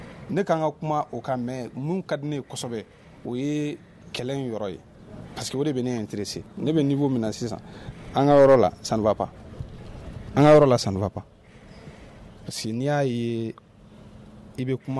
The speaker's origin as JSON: {"language": "French", "region": "Mopti", "country": "Mali", "said": "Moi, je suis du Massina. Je suis dans le cercle de Tenengo."}